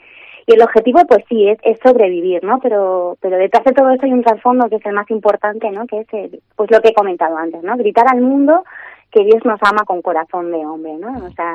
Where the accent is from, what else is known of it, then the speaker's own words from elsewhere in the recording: South, Spain; now in Segovia, Spain; yo soy del sur, ¿vale? Y esa manifestación de cariño a la Virgen en los años que llevo fuera de mi tierra, con todo el cariño del mundo, no lo había vivido hasta que he llegado a Segovia.